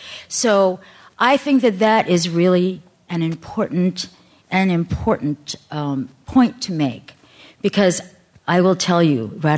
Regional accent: Stockton, California, United States; born there; sent to a concentration camp from California, I was born in Stockton, and my whole family was shipped off by train to Aurora, Arkansas.

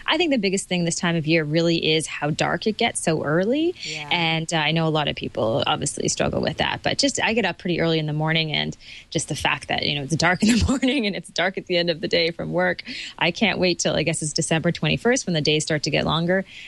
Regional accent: Toronto, Ontario, Canada; from Toronto, Ontario, Canada.

